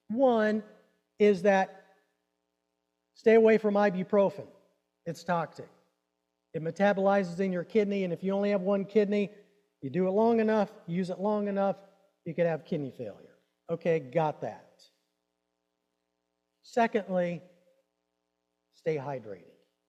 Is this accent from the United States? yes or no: yes; Iowa, United States; Growing up in Iowa, I loved Christmases, and I thought everybody did as well.